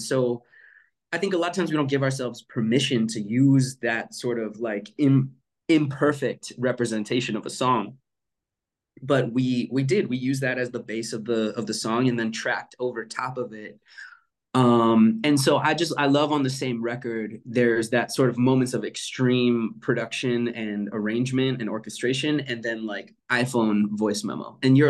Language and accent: English; Maryland, United States; runs directly through Maryland. That my home state.